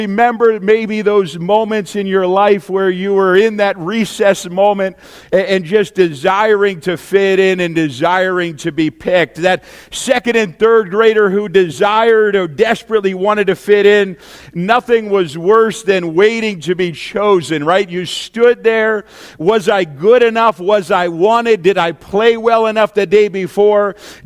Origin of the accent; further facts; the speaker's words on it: New Hampshire, United States; of course, I'm from New Hampshire originally.